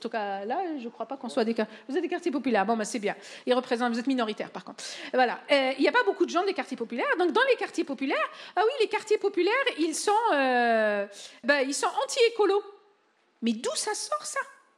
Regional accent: France; pour nous, moi je viens de France, donc la sécurité sociale, pour moi c'est un acquis

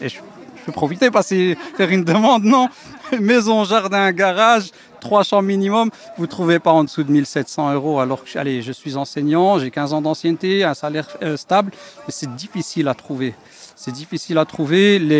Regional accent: Evere, Brussels-Capital Region, Belgium; J'ai grandi à Evere, j'ai vécu pendant 15 ans à Evere, donc à Bordet, vraiment à l'extrémité de Bruxelles.

